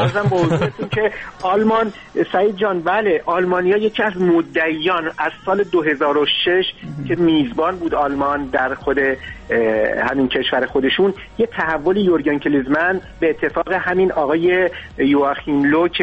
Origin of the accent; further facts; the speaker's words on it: Iran; خب همه ما ایرانی هستیم